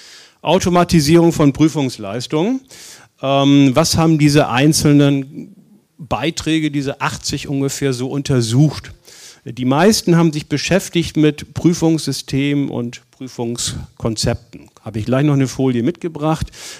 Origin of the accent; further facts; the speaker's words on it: Germany; denn ich komme ja aus Deutschland, dann machen wir es Deutsche, ne?